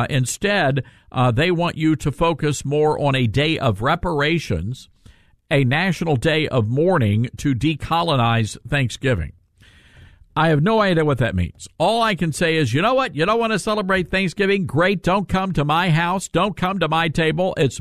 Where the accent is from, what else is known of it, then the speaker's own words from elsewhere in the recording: the South, United States; I'm from the South, Kara, so you're going to have to help me out here.